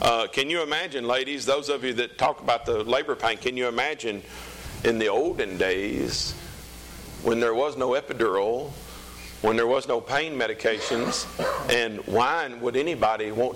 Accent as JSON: {"language": "English", "town": "New Albany", "region": "Mississippi", "country": "United States", "said": "I'm from New Albany, Mississippi. North Mississippi, that's all I know."}